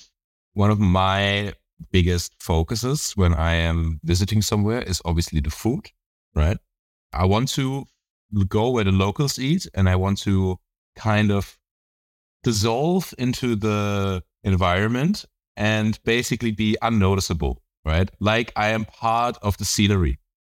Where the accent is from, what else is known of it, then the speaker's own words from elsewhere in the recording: Canary Islands, Spain; I grew up in the Canary Islands, right?